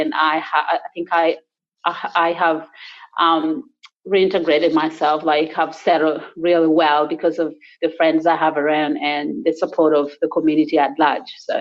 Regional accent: Sydney, New South Wales, Australia; I said I'm from Western Sydney.

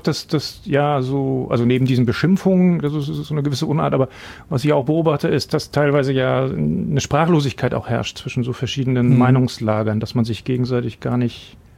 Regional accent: East Germany, Germany; wir sind beide in der DDR aufgewachsen.

